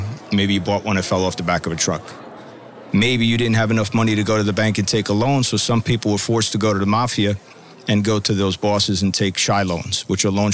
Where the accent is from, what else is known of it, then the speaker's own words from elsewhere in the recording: Bayonne, New Jersey, United States; What the neighborhoods in Brooklyn used to be in the old ages is how I grew up in Bayonne.